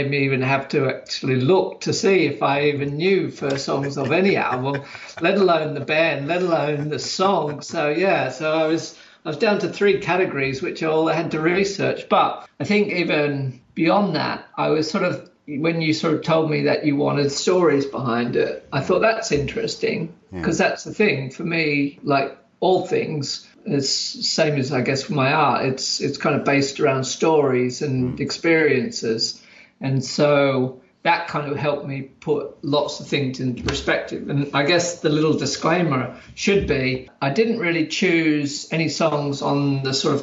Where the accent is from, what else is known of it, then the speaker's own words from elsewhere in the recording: Sydney, New South Wales, Australia; But growing up in Sydney and or Australia, I guess, for that matter, it, you know, just the world was so isolated back then.